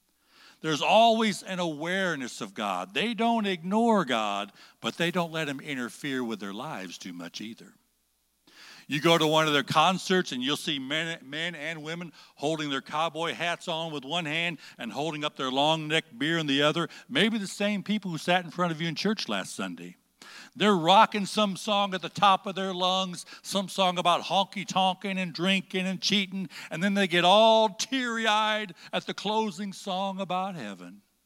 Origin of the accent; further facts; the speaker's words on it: Springfield, Illinois, United States; I never thought I'd be back in Springfield, Illinois, because of the shame I felt for things I'd done here in my youth.